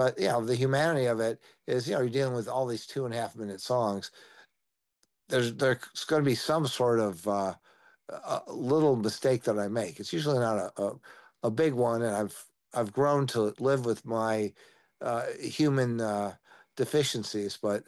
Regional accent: Chicago, Illinois, United States; I'm from Chicago, so when I'm getting down to a blues, I'm getting down in a Chicago sensibility.

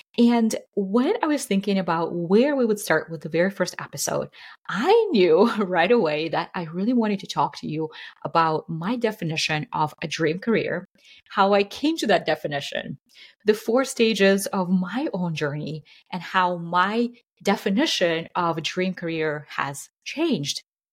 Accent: Russia; The currency defaulted, I think, multiple times in the 90s when I grew up in Russia.

